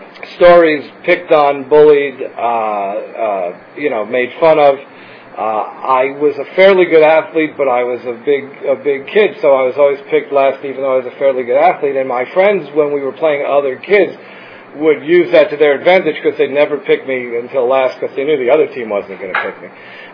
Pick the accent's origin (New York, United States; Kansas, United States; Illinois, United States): New York, United States; I grew up in New York.